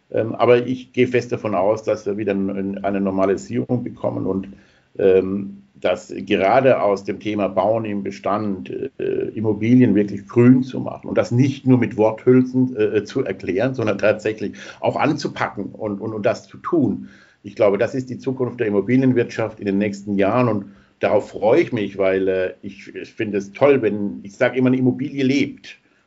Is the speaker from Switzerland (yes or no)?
yes; Switzerland; wenn ich als Schweizer in Deutschland investieren möchte.